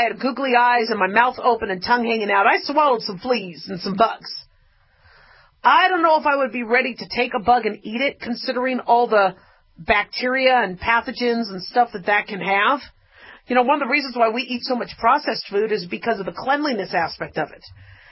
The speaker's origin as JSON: {"language": "English", "region": "California", "country": "United States", "said": "Listen, I'm from California. Okay, so I'm still a Valley girl."}